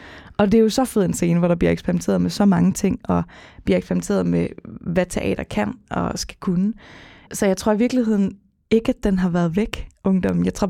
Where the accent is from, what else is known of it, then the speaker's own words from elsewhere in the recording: Fredericia, Region of Southern Denmark, Denmark; jeg er fra Fredericia, og der, det er jo ikke, det er jo en kulturby på mange måder